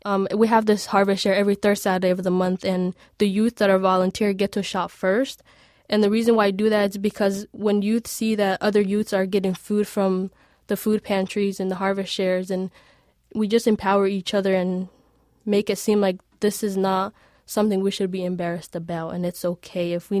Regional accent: Somalia; now in United States; growing up in Somalia, I didn't really have access to food, and hunger was always like a big issue within the community that I lived in back home.

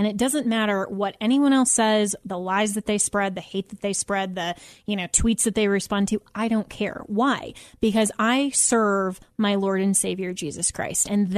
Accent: Colorado, United States; I'm from Colorado and I know about the show

